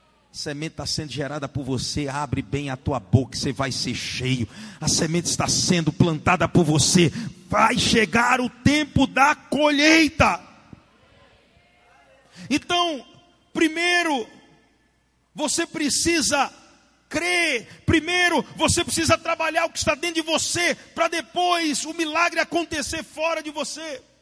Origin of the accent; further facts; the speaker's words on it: Northeast Region, Brazil; A gente é nordestino e gosta de acordeon.